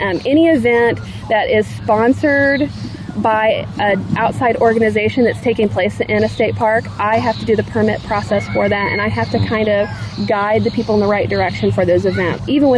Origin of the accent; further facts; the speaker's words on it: Jefferson City, Missouri, United States; now in St. Louis, United States; I am not from St. Louis. Okay. I'm originally from Jefferson City, Missouri. Then I moved to St. Louis to work as an interpreter at Bablish State Park.